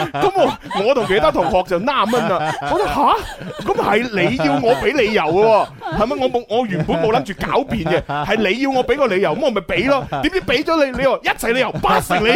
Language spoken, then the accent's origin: Cantonese; Guangzhou, Guangdong, China; 第二个就系我哋广州人成日用噶啦